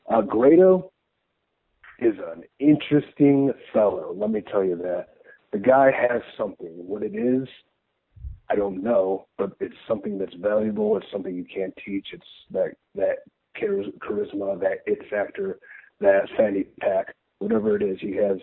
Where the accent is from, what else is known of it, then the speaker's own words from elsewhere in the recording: United Kingdom; I'm British people.